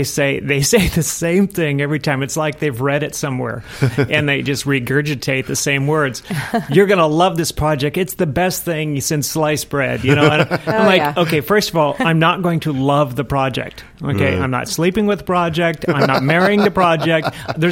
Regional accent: Fresno, California, United States; I grew up in Fresno, California, you know, the place that people make fun of in the movies right.

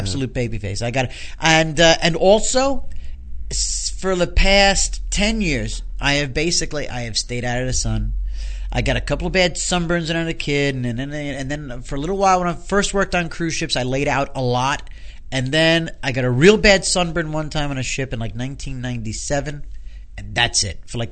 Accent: Westchester, New York, United States; Growing up in Westchester, I knew either Catholics or Jews.

